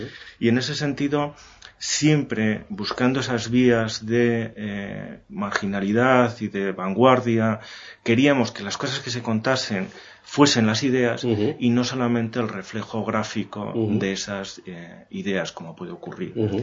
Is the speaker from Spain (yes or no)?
yes; Madrid, Community of Madrid, Spain; yo que vengo de Madrid